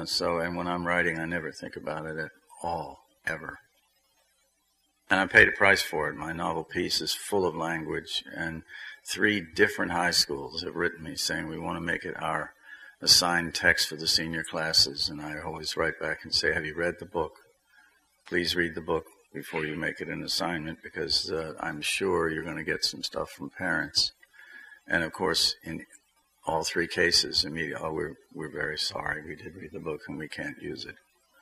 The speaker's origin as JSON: {"language": "English", "region": "the South", "country": "United States", "said": "And we're from the South, so our IQ goes down 10 points with anybody we're talking to from New England."}